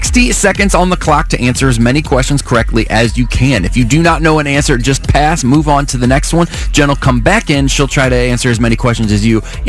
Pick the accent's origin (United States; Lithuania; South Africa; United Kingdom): United States; St. Louis, Missouri; oh, I'm from St. Louis. And he's like, for real? And he gave me a big hug